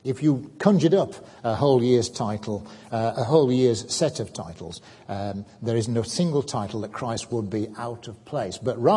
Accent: Newquay, South West England, United Kingdom; But we are from Newquay, and for years we used to have our yearly calendar

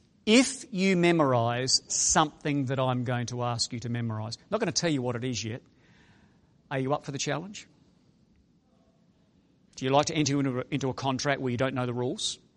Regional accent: Australia; accent: Australian; I'm from Australia. Can you tell that? Is the accent Australian?

